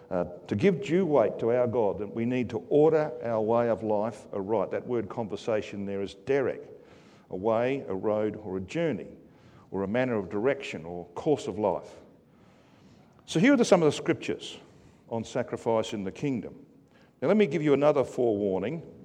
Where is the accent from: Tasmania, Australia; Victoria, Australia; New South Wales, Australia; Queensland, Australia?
Queensland, Australia; Brisbane; my hometown, Brisbane